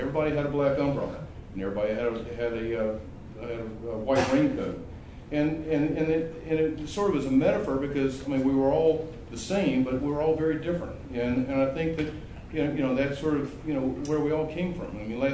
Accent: Stanton, United States; The first is, I grew up over in Stanton. We only had 4 people from our high school come over here

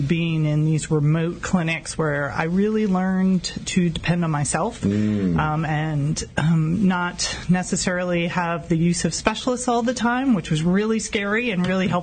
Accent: New York, United States; I am from New York originally, and after I finished up my residency in New York City, I moved to Europe

